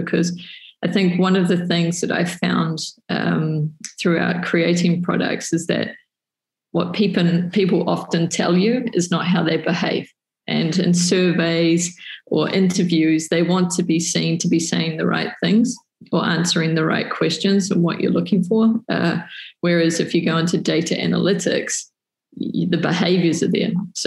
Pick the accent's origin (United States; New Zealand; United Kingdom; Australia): New Zealand; moved away; And as a New Zealander who's lived overseas for more than 15 years now, if I ever go anywhere, I'm very proud of where I come from.